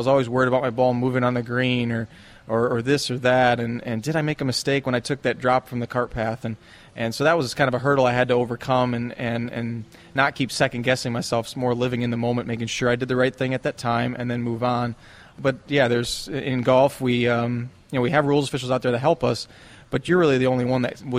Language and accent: English; Wisconsin, United States; And I grew up in Wisconsin, and the courses weren't in real good shape in the spring.